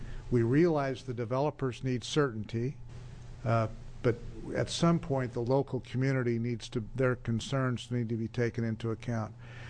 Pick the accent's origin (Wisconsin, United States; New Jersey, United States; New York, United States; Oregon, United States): Oregon, United States; Echo; I'm from Echo, Oregon.